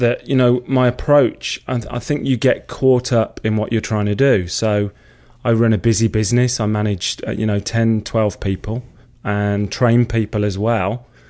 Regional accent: Solihull, West Midlands, United Kingdom; Okay, I'm from a town called Solihull in the West Midlands in England.

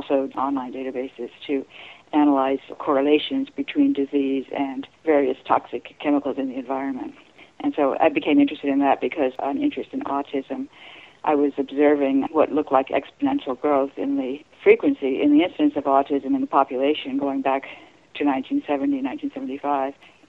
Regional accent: Connecticut, United States; So I grew up mainly in Connecticut, New England

